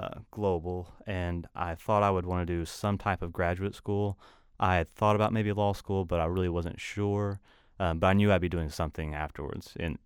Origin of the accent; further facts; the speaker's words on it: Tennessee, United States; So I came from McMinn County, about an hour south of Knoxville. So I came to study at the University of Tennessee.